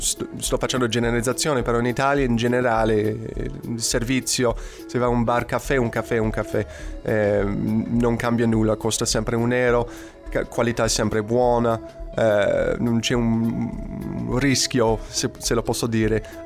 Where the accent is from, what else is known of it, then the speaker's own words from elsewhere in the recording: Canada; now in Cagliari, Italy; Io darei 5 perché sono cresciuto in Canada e poi in Canada non c'è paragone.